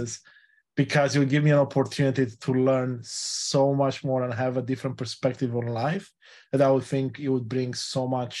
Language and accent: English; Romania; first language Romanian; English is a second language; I speak Romanian, which is my native language, and a bit of Spanish as well.